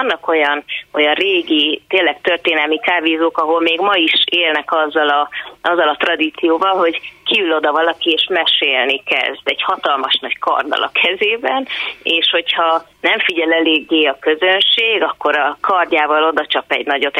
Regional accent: Hungary; az én édesapám szíriai, az édesanyám magyar, és bár én már Magyarországon születtem, és itt nőttem fel, azért nagyon sokat jártunk Szíriába egészen pici koromtól kezdve, sőt ott is kereszteltek meg egy csodás kolostorban, Szednájában

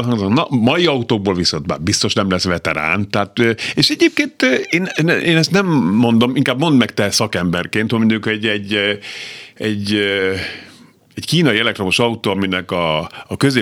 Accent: Budapest, Hungary; én Rákoshegyen nőttem fel, a 17. kerületben

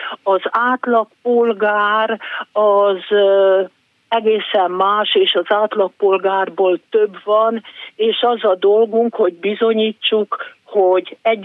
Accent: Hungary; de azért magyarok vagyunk valamennyien, és egy nép vagyunk, egy ország vagyunk

